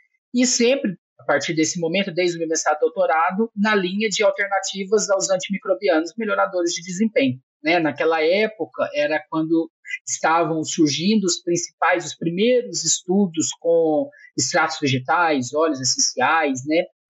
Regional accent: Lavras, Minas Gerais, Brazil; uma vez que eu sou de Lavras, a minha família é de Lavras, a gente acaba se vendo.

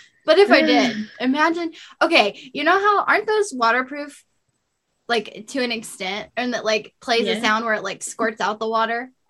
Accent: Canada; I'm from Canada.

